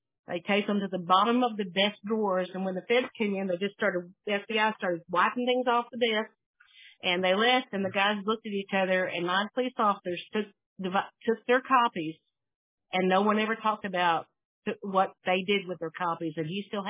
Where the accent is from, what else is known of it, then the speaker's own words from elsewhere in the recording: Dallas, Texas, United States; I grew up in Dallas, yes. My dad was from Dallas.